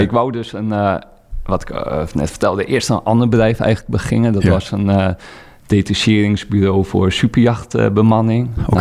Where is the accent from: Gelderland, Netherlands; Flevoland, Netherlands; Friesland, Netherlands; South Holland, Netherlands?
Friesland, Netherlands; Vlieland; Ik ben opgegroeid op Vlieland.